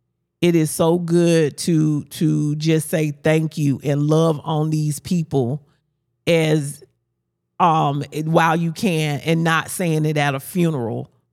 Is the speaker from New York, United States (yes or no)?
no; Albany, Georgia, United States; also born or lived in Germany; I was born in Germany, yes, but I'm from Albany. But I also now have to say my roots are in South Carolina, too.